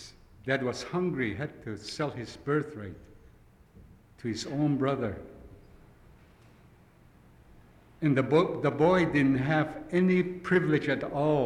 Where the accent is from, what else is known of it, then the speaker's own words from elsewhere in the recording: Angoon, Alaska, United States; I come from Angoon. My grandparents came from Angoon, and I made Angoon my home also.